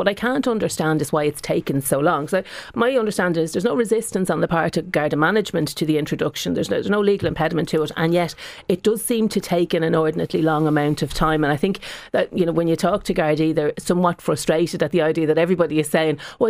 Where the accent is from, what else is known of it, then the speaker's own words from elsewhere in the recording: Dublin, Leinster, Ireland; I'm from Ballyfermot.